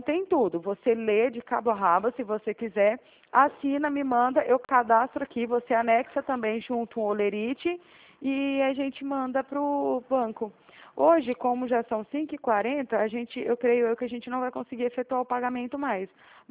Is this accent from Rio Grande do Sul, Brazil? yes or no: no; Uberaba, Minas Gerais, Brazil; now in São Paulo, Brazil; eu sou de Uberaba, Minas, e Uberaba, o DDD é 34, onde que eu tô te ligando é DDD 16, que é aqui onde que eu tô trabalhando agora em São Paulo